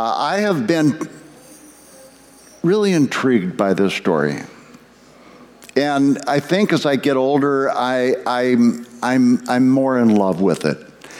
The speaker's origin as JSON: {"language": "English", "region": "Nebraska", "country": "United States", "said": "I'm from Nebraska, and I used to work here."}